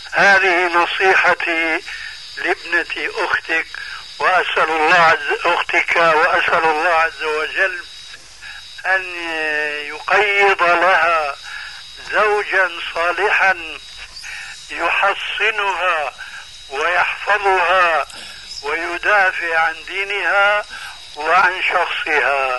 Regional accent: Syria; كما يقولون عندنا في سوريا

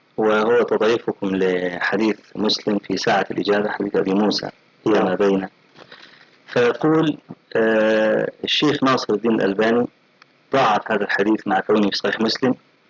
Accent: Egypt; فأخذها بعض أهل بعض الناس عندنا في مصر

